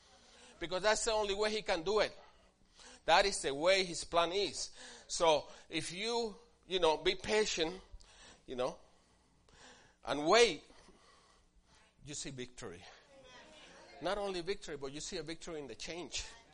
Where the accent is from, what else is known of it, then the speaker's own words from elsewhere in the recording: Puerto Rico; I'm different. I'm from Puerto Rico.